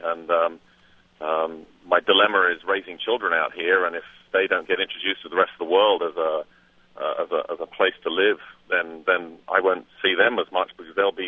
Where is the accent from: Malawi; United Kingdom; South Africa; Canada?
United Kingdom; England; moved away as an adult; I'm an Englishman, went to boarding school in England, but the reasons I came out here were sort of more educational. I'm about 49 years old